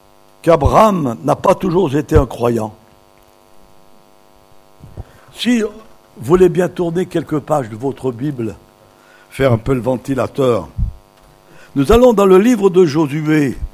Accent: Lyon, Auvergne-Rhône-Alpes, France; Vous savez, avec mon épouse, nous sommes d'origine lyonnaise. Nous sommes des Gones. À Lyon, nous avons un parc magnifique

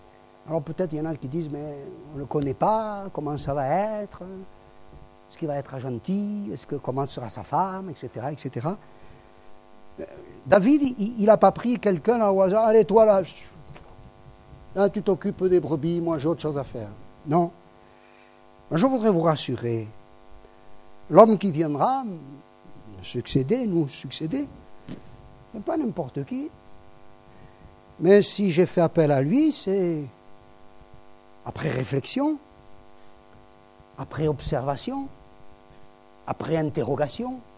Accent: Toulouse, Occitanie, France; quand j'étais gamin, tout jeune à Toulouse.

